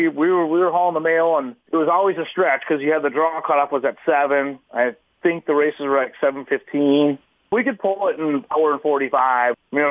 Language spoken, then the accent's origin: English; La Crosse, Wisconsin, United States; I just told him, I said, we're from La Crosse.